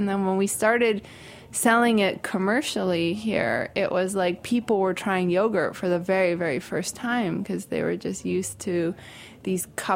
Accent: California, United States; I'm from California. Yeah, we immigrated here in the 80s and we went to an enclave in Southern California where there's a lot of Zoroastrians, which is my community, and just grew up there

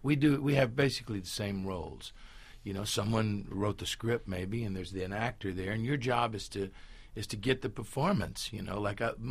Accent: Houston, Texas, United States; I'm from Houston, Texas, and we used to go down and work in New Orleans with … you know.

